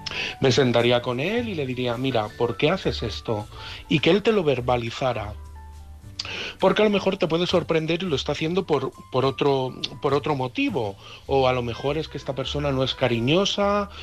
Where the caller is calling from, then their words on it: Madrid, Community of Madrid, Spain; de Madrid